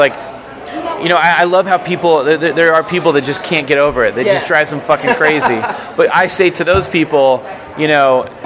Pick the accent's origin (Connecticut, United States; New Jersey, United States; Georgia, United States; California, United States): California, United States; Manteca; also born or lived in Florida; But I grew up in a town called Manteca.